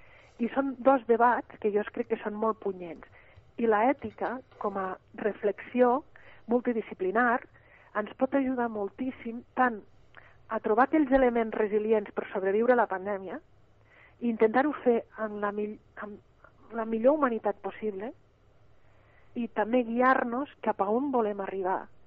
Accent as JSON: {"language": "Catalan", "town": "Lleida", "region": "Catalonia", "country": "Spain", "said": "jo soc de Lleida, no sé si es nota en la forma de parlar"}